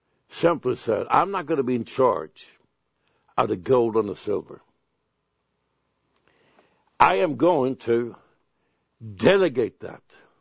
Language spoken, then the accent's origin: English; Sweden; now in United States; When I was growing up in Sweden, and all the way up to I was about left to come into the United States